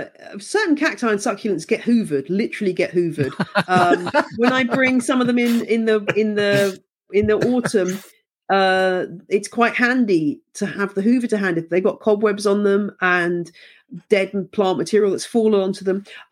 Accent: South East England, United Kingdom; now in Bedfordshire, United Kingdom; I grew up in the Chilterns with super hard water. I live in Bedfordshire with fairly hard water.

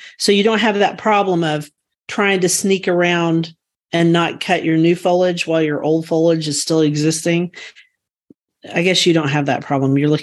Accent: Guthrie, Oklahoma, United States; from Guthrie, Oklahoma, where I garden on about, I own 7.5 acres, but I garden on 1.5 acres out in the country.

